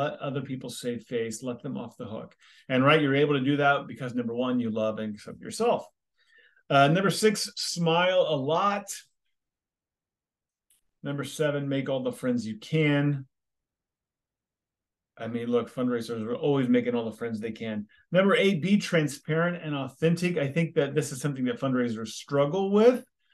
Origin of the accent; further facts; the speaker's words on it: California, United States; Of course, I'm from California and we have moved to the South, the Tuscaloosa, home of the University of Alabama.